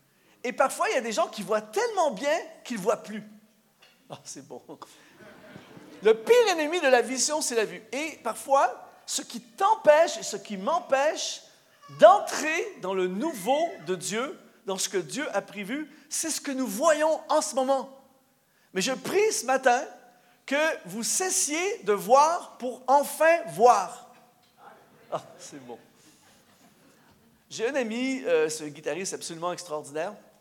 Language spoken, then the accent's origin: French; Canada; now in Switzerland; moi j'arrive ici en Suisse, je suis Canadien, pour ceux qui ne le savaient pas, je suis Canadien